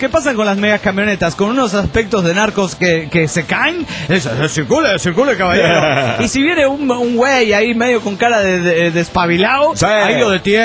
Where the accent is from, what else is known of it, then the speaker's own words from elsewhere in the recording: Potosí, Bolivia; de Potosí, Bolivia.